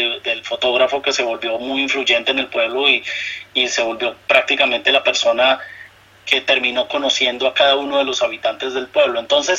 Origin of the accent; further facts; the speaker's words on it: Colombia; yo soy colombiano, estudié publicidad y pues bueno, ejerzo mi carrera desde hace más de 25 años.